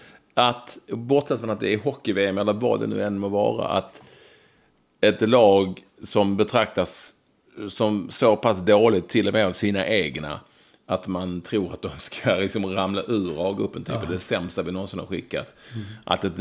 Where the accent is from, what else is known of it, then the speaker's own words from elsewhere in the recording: Finland; Jag är finnar.